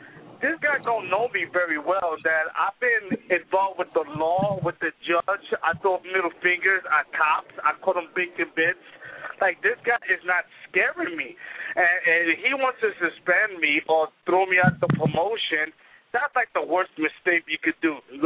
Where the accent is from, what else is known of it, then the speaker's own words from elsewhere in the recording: Brooklyn, New York, United States; this show is going to be in Brooklyn, New York, my hometown, a city that I really love.